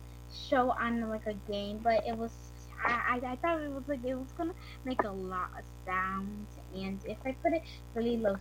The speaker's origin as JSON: {"language": "English", "town": "Hudson", "country": "United States", "said": "I'm 8 years old, and I'm also from Hudson."}